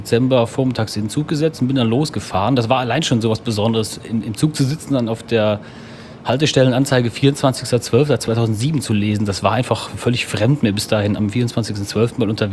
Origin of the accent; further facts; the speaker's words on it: Neuwied, Rhineland-Palatinate, Germany; born there; now in Mannheim, Germany; Ich wurde 1984 in Neuwied geboren, wohne in Mannheim